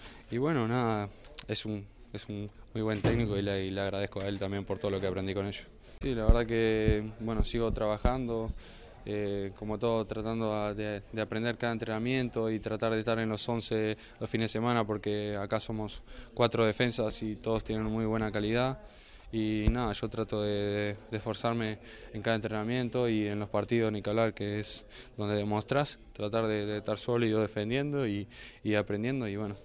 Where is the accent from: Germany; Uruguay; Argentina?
Uruguay; para nosotros que somos uruguayos.